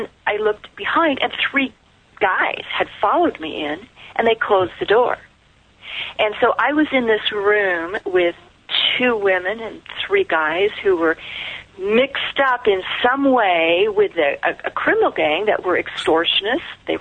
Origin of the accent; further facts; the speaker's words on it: Wyoming, United States; I wanted to leave my home state of Wyoming